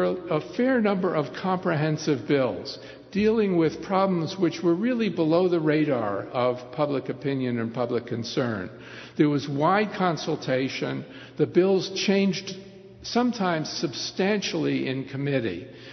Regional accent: Ontario, Canada; I'm from Ontario

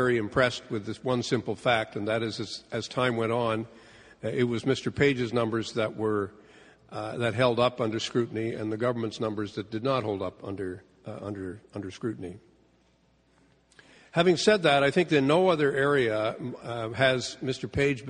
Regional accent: Canada; as a parliamentarian and as a Canadian

